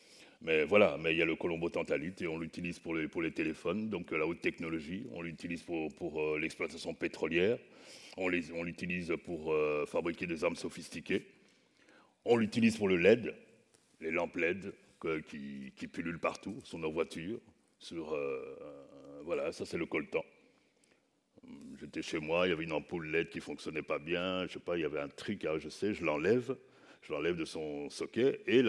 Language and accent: French; DR Congo; Il ne faut pas croire, je suis congolais, je vois le Rwanda à côté de moi